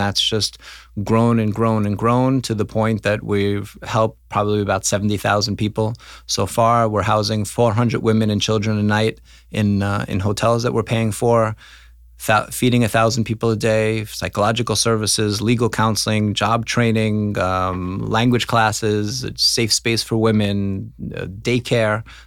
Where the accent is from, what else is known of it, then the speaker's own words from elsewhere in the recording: New York City, New York, United States; I am from New York City. I grew up in Forest Hills, Queens.